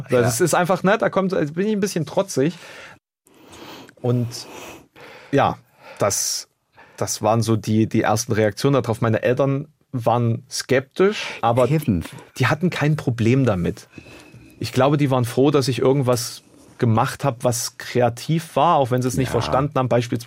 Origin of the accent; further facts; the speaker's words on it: Germany; accent: Thuringian; Es ist Thüringisch. Wir sprechen Thüringisch.